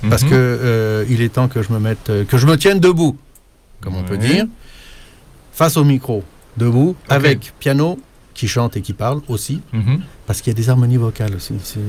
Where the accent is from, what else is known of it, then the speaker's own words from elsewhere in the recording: France; accent: French; now in Quebec, Canada; J'ai dit, sans l'accent, parce que je suis français.